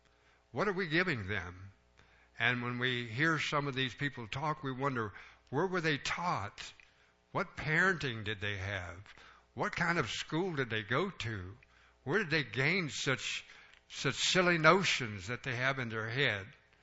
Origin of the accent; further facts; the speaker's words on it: United States; Father God, we thank you for being American.